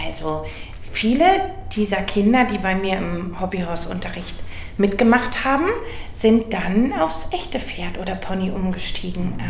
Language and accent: German; Lower Saxony, Germany; ich bin mittlerweile 49 Jahre alt. Ich komme aus Ingelschoft, das ist im Landkreis Stade.